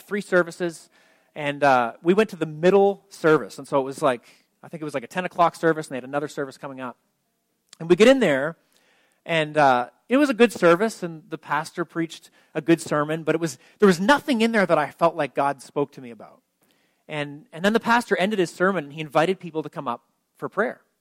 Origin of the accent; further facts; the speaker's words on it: Canada; where are you from? And I told him, you know, Canada, and I pastor a church.